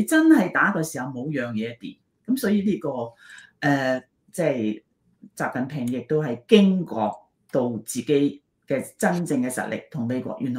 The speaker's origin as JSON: {"language": "Cantonese", "region": "Guangdong", "country": "China", "said": "我們廣東人吃撈麵"}